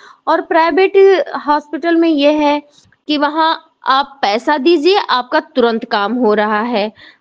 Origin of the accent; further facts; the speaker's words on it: Chaitia Murar, Uttar Pradesh, India; और हमारी उम्र 28 साल है। हम चैतिया मुरार के रहने वाले हैं, जहाँ का पिन कोड नंबर है 2718-35।